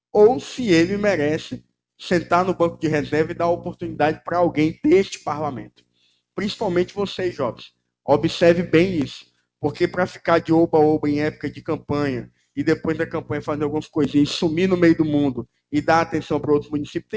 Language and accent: Portuguese; Sena Madureira, Acre, Brazil; eu nunca vou deixar de ser senamadureirense. Eu posso ajudar todos os municípios, mas a minha prioridade sempre será o povo da minha terra amada, que é Sena Madureira.